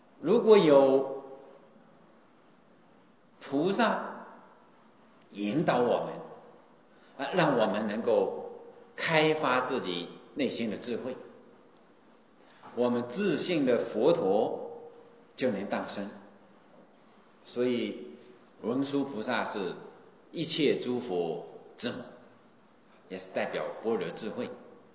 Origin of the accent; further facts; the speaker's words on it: China; 所以我们中国人能够相应大乘佛法